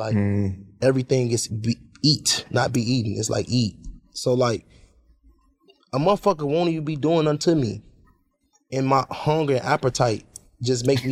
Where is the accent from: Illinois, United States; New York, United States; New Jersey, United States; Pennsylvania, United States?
Illinois, United States; Chicago; I'm from Chicago, so a lot of things that we think play out, we think the furthest play out.